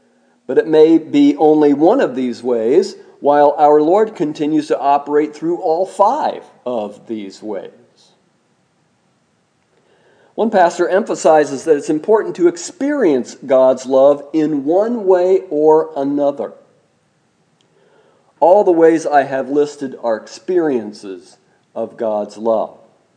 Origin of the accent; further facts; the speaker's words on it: Midwest, United States; I ought to know, I grew up in the Christian tradition in the Midwest.